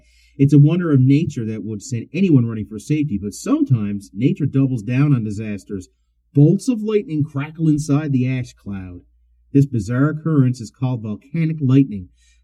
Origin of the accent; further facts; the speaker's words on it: Canada; And, you know, as a Canadian, we are your hat. We are just above you guys